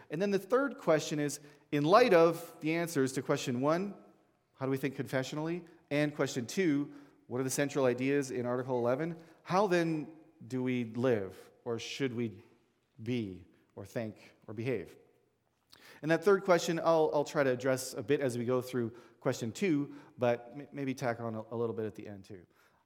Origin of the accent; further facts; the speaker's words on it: Edmonton, Alberta, Canada; also born or lived in Saskatchewan; I was born in Saskatchewan, and my family moved away to Edmonton for my early childhood. And so I grew up cheering for the Oilers